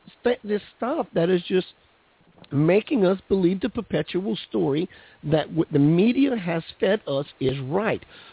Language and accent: English; United States; I can say this because I'm an American, because I'm a white dude.